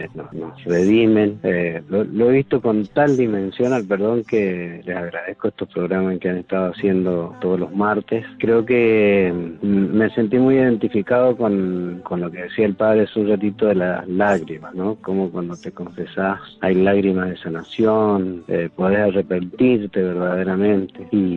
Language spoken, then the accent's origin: Spanish; Mendoza, Argentina; de Mendoza